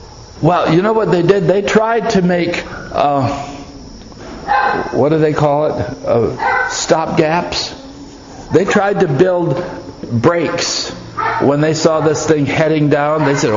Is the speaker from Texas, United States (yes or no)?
no; New York, United States; So when I tell people I'm from New York, I say I'm from upstate New York. I'm from northern New York.